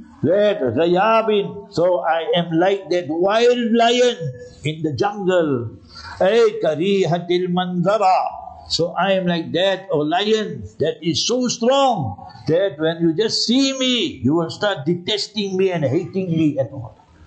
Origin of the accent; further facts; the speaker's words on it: Heidelberg, Gauteng, South Africa; I come from Heidelberg, you know, Transvaal. So this was under apartheid, I was there in Darul Mukasir.